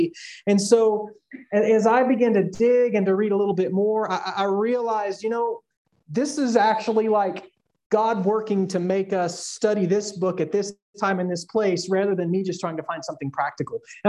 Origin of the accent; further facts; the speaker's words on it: West Odessa, Texas, United States; or as I learned growing up in West Odessa, we just dropped off the last K and called it Habakkuk.